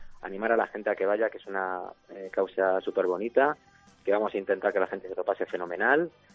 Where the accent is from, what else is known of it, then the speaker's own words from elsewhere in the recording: Madrid, Community of Madrid, Spain; Vivimos los cuatro, somos de Madrid.